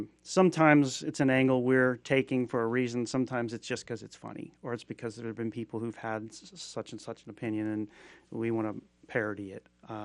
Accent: Conyers, Georgia, United States; also born or lived in Boston; I was born in Boston, actually, and we moved around a little bit, but I ended up in Georgia in Conyers in 81.

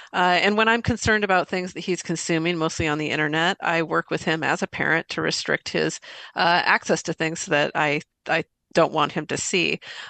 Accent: Boise, Idaho, United States; moved away as an adult; now in New York, United States; I was born and raised in Boise, Idaho. Lived over on Woodlawn Avenue as a kid. Went to Madison Junior or Madison Elementary, North Junior High, and Boise High, and am really proud of my Idaho heritage. I've lived in New York for the last 30 years

